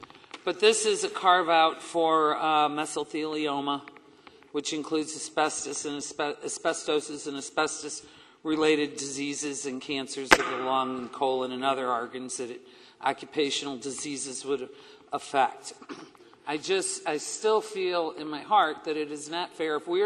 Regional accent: Spanish Lake, Missouri, United States; I grew up in Spanish Lake and moved 3 miles to Bellefonte Neighbors, and there I've sat.

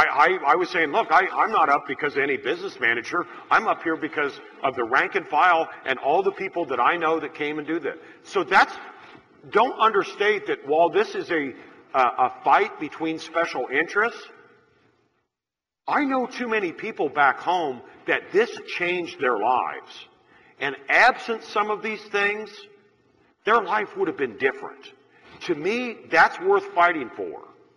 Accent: Missouri, United States; Senator, we're from Missouri.

